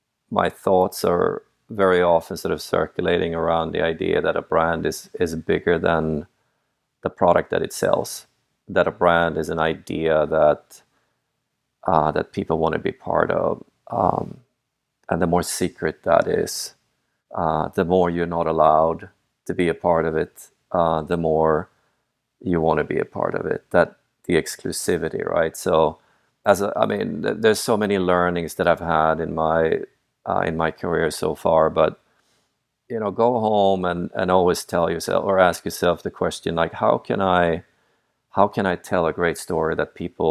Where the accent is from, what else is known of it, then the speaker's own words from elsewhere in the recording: Sweden; By the way, I am from Sweden originally.